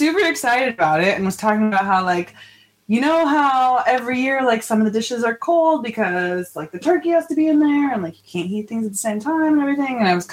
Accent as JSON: {"language": "English", "region": "Rocky Mountains", "country": "United States", "said": "And I am from the Rockies, so hey, there you go. There's a whole testicle festival 20 minutes away."}